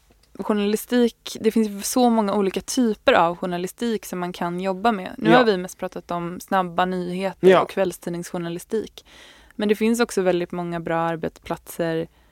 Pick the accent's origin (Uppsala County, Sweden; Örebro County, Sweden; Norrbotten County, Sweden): Örebro County, Sweden; Örebro; för att jag kommer in från Örebro.